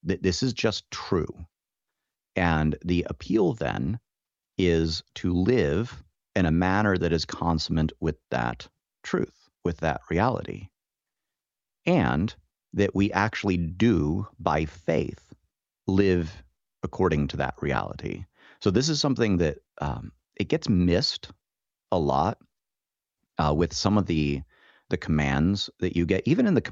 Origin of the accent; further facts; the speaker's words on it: New Mexico, United States; now in Midwest; So, you know, I'm not a Midwesterner by birth or anything. I'm from New Mexico originally. But having been in the Midwest for a while